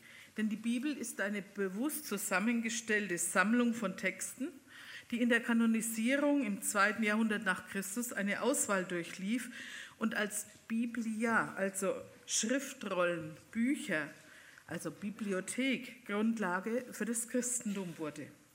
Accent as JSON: {"language": "German", "region": "Bavaria", "country": "Germany", "accent": "Franconian", "said": "Ich musste meinen Dialekt gleich von Anfang an entschuldigen, weil ich immer hinterher nach Vorträgen angesprochen werde, ob ich aus Franken komme."}